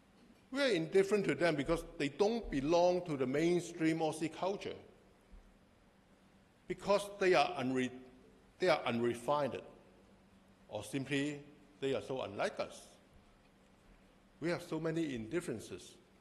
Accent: Hong Kong; Because I grew up in the Central District, so whenever I go there, I always walk around the Central District.

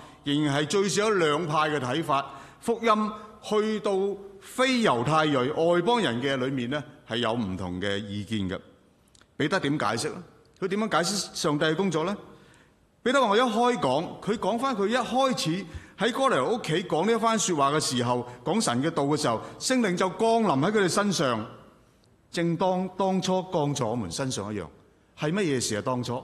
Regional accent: Guangdong, China; 我是广东人

